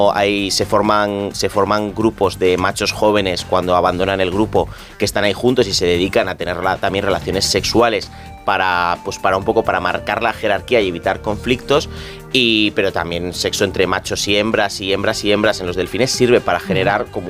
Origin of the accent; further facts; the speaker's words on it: Santander, Cantabria, Spain; now in Madrid, Spain; Soy de Santander, que soy del norte, diría que sí.